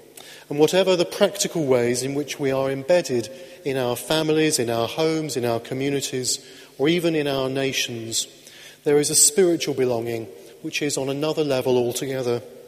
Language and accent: English; Caterham, South East England, United Kingdom; I am Emmy's boy. I'm from Caterham. I'm an Anglican. I'm a priest. I'm a Londoner. I'm a husband. I'm a father. I'm British and I'm European too.